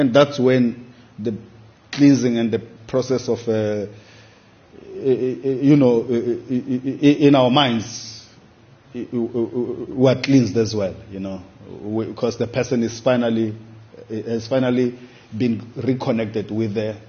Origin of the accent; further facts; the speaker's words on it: Soweto, Gauteng, South Africa; when I was growing up in Soweto, it was so easy.